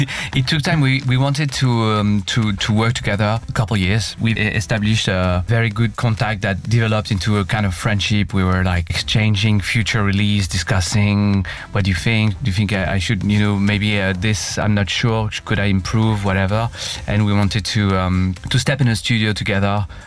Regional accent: France; English is a second language; I'm from France.

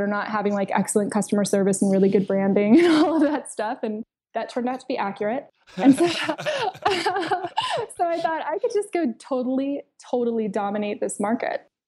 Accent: San Diego, California, United States; born or raised there

